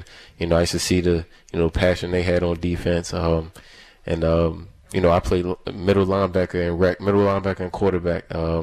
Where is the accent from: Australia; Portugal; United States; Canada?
United States; Baltimore, Maryland; Well, I'm from Baltimore, so I was a Ravens fan.